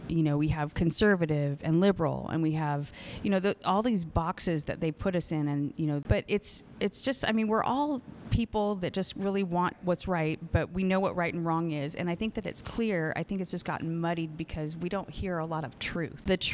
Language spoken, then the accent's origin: English; Las Vegas, Nevada, United States; But so I'm born and raised in Las Vegas.